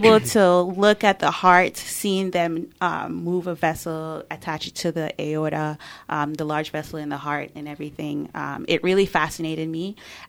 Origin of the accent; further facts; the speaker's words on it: Jamaica; So it all started in a little small little island in Jamaica. So growing up in Jamaica, I was always in and out of the hospital